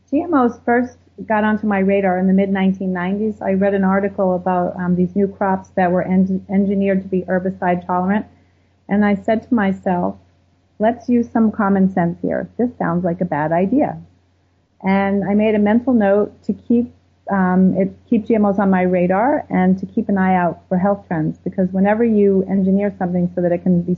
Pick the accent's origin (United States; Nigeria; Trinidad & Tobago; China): United States; Connecticut; in Connecticut, which is my home state